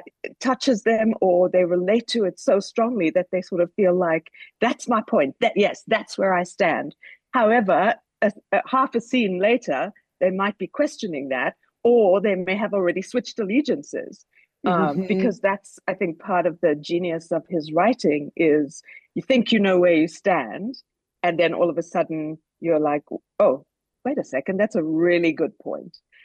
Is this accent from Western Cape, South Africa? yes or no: no; Johannesburg, Gauteng, South Africa; now in United States; Yes, I'm South African, and I'm from Johannesburg, and I lived here and worked here and studied here and made theatre here for, you know, a number of years before I started working in the States.